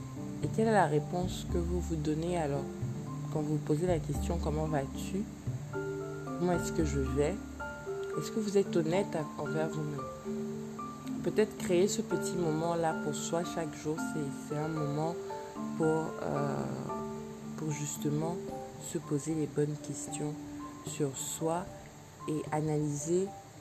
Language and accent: French; Cameroon; c'est surtout peut-être plus ici chez moi, au Cameroun, en tout cas dans mon contexte